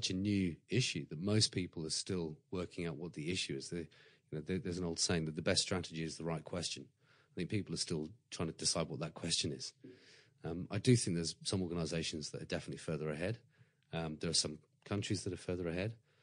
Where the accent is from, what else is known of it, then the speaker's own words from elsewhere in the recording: England, United Kingdom; moved away as an adult; now in Australia; One of the things that I like as a English expat now living and working here is that Australia has a natural worldview.